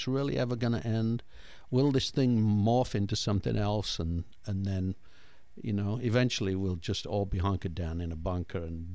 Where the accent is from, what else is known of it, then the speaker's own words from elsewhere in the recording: United Kingdom; You know, I'm British. We overcook the meat.